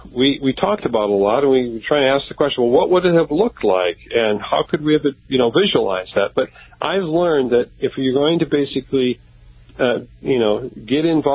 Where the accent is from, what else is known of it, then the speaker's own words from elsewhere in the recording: Minnesota, United States; But, I'm from Minnesota, and I've seen these big flakes coming down